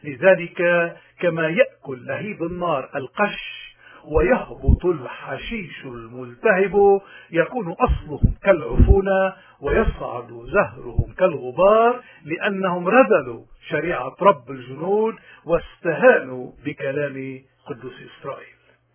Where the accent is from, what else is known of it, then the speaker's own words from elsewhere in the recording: Lebanon; ونحن كلبنانيين أحرار لا تعودنا نكون خرس ولا بكم ولا عمي